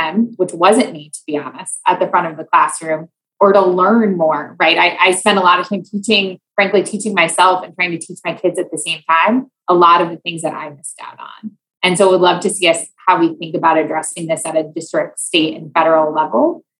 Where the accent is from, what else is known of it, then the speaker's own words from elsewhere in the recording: Iowa, United States; I grew up in Iowa. You don't have to know much about Iowa to assume that I did not go to a very diverse school, right?